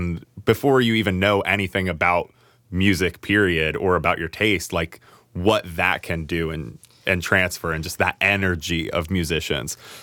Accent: Harrisonburg, Virginia, United States; I'm from Harrisonburg, Virginia, down on Route 81, Interstate 81, not Route 11, Interstate 81.

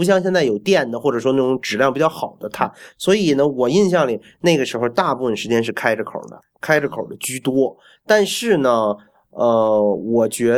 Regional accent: Beijing, China; 你不要黑我们北京人啊

